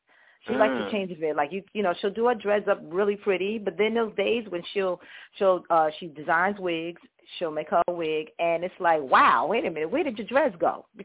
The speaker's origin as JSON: {"language": "English", "town": "Brooklyn", "region": "New York", "country": "United States", "said": "I'm actually from Brooklyn. I'm from Williamsburg."}